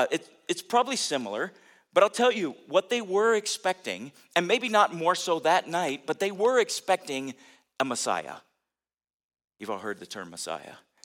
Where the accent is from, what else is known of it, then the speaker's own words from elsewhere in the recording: United States; But everywhere around the world, we're known as the Americans.